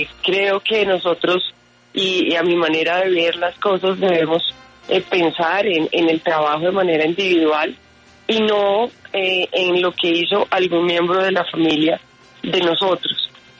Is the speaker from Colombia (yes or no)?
yes; Colombia; soy una colombiana común, común y corriente